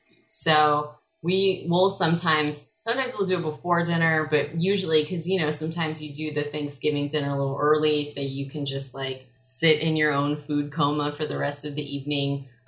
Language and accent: English; Fresno, California, United States; I'm from the Central Valley, from Fresno, actually. My dad's family, my dad's dad's family goes back generations, a couple generations in California.